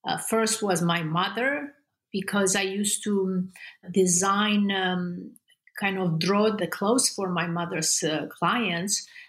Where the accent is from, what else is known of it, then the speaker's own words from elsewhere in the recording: Romania; So remember, I grew up in Romania in a communist regime.